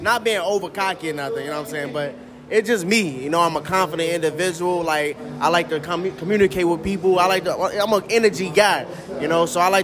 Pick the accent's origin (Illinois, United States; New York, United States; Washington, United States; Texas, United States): Illinois, United States; Chicago; I'm from the south side of Chicago, and I was really raised on the low end